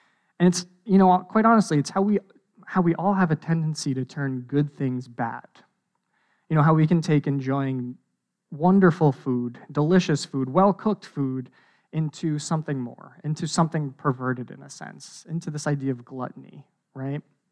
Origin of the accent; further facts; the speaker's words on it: New Jersey, United States; because I'm from New Jersey, so you automatically assume New Jersey, like, ultra liberal?